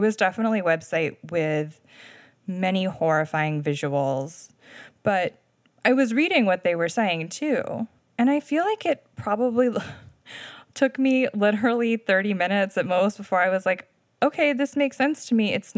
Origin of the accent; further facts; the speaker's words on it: Delmarva Peninsula, United States; Yeah, so I grew up on the Delmarva Peninsula around a lot of chicken farms.